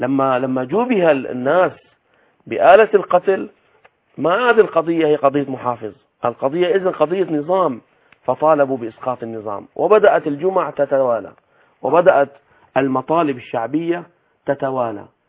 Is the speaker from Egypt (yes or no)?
no; Syria